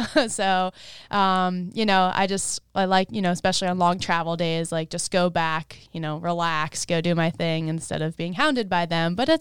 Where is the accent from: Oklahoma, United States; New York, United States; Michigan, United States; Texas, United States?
New York, United States; now in Lake Nona, United States; I have moved to Florida, but I'm still a New Yorker at heart. I'm not going to accept that I'm a Floridian, but I do have a residence in Lake Nona now.